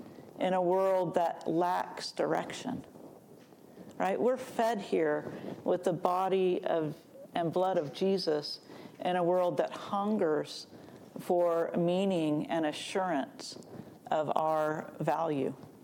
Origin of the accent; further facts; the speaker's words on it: Albuquerque, New Mexico, United States; the church I grew up in Albuquerque, New Mexico, was a church that always, so far as I experienced it, always had women lay readers and girl acolytes